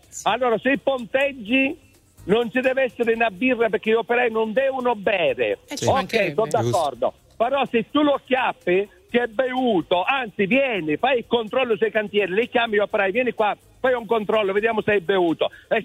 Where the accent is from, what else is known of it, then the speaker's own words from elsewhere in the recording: Sicily, Italy; now in Turin, Italy; Io sono siciliano